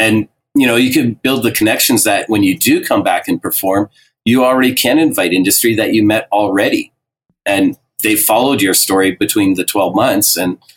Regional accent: Alberta, Canada; Twitter, I'm from Alberta.

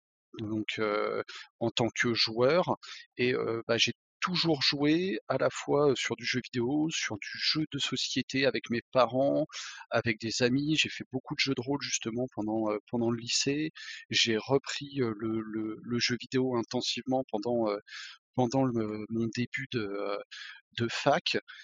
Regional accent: Paris, Île-de-France, France; je viens de Paris, mais je suis en fait d'origine plutôt de la région lyonnaise.

